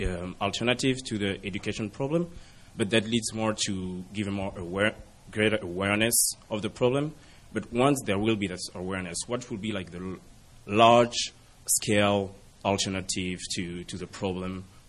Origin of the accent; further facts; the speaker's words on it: France; English is a second language; I'm from France